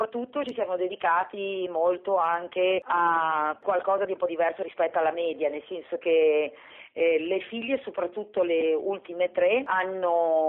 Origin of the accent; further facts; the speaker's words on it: Genoa, Liguria, Italy; noi siamo di Genova